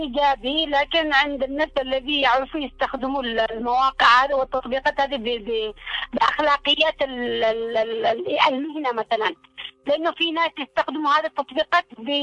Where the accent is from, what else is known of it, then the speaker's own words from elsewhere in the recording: Yemen; خصوصا عندنا في اليمن، لأنه إحنا ما فيش معانا قوانين ونصوص قانونية حديثة